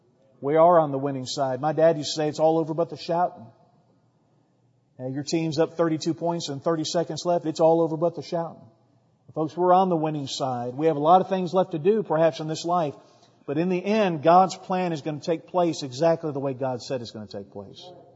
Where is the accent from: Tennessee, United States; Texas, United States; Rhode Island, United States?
Texas, United States; I thought it was funny when I was in Israel, I was at one of the souvenir shops, and the lady asked me where I was from, I said, I'm from Texas, and she said, where? And being a dummy, I said, in America.